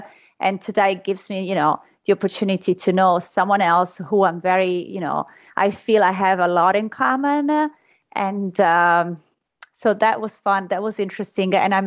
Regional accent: Rome, Lazio, Italy; English is a second language; moved away as an adult; now in United States; I was born and raised in Rome.

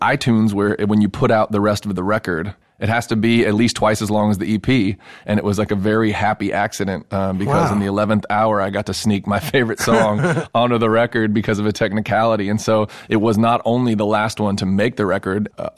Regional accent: Los Angeles, California, United States; I got to go back and play my hometown. You know, a couple months back, we played the Hollywood Bowl.

